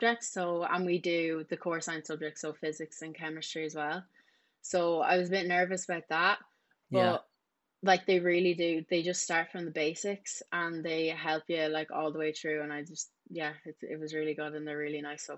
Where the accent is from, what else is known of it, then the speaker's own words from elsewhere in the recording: County Wexford, Ireland; like I'm from Wexford